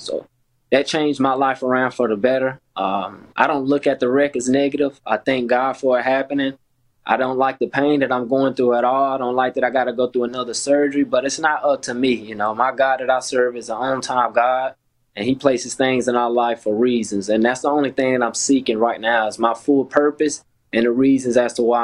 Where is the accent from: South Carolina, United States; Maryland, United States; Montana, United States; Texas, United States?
South Carolina, United States; Gaffney; now in Memphis, United States; And I went home back to Gaffney, South Carolina from Memphis with my dad. And I just wanted, because everybody was showing love and support from my hometown via Facebook.